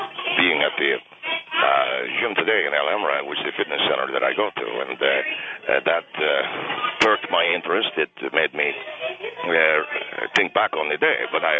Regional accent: Argentina; I am not a Mexican. I'm from Argentina, number one.

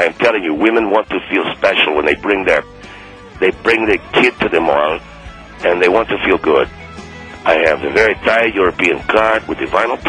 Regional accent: Argentina; I am a businessman from Argentina.

